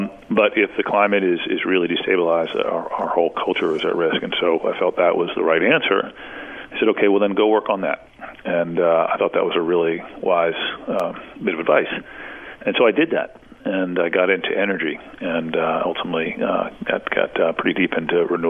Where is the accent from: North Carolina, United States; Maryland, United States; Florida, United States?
Maryland, United States; College Park; also born or lived in Washington, D.C.; So I grew up in the Washington, D.C. and College Park, Maryland area.